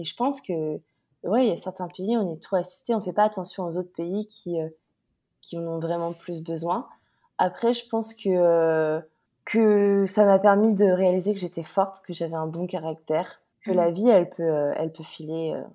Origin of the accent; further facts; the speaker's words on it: France; je vais prendre plus précisément la France parce que je suis française.